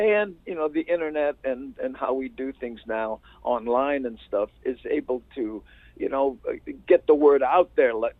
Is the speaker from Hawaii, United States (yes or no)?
yes; Waianae, Hawaii, United States; even though I'm from Waianae, you know